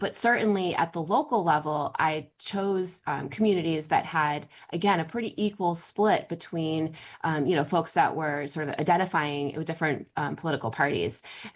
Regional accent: Massachusetts, United States

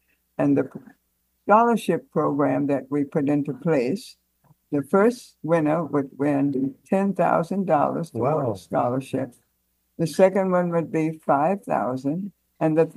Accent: Virginia, United States; moved away as an adult; now in Washington, United States; when I came to Washington from Virginia in 1952, my very first job was at Industrial Bank.

